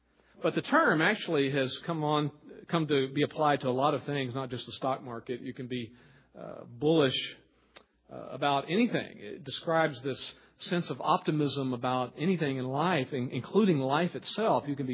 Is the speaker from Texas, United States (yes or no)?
yes; Texas, United States; And I grew up in Texas. The stock market was where you sold cattle, you know.